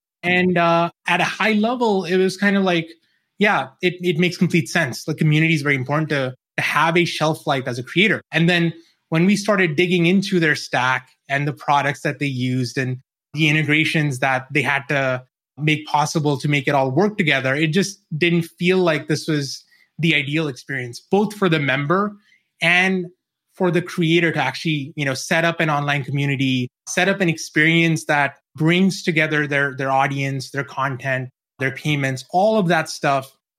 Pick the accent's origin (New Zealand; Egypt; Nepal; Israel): New Zealand; moved away as an adult; now in United States; Yeah, so I grew up in New Zealand. I've lost the accent now. I moved over to the States when I was 22.